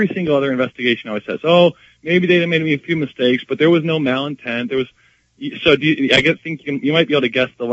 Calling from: Michigan, United States; I'm calling here from Michigan.

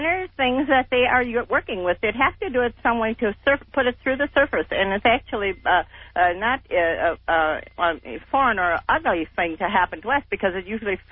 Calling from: St. Paul, Minnesota, United States; I'm calling from St. Paul, Minnesota.

